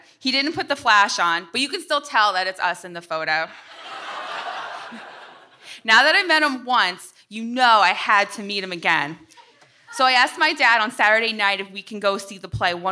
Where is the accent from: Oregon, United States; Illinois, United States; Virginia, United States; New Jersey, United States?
New Jersey, United States; I said, no, we're from New Jersey.